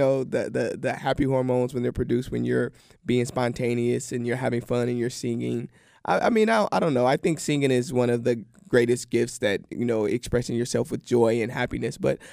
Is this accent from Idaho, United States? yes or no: no; California, United States; also born or lived in Oklahoma; Born and raised in California, but Oklahoma was home for years.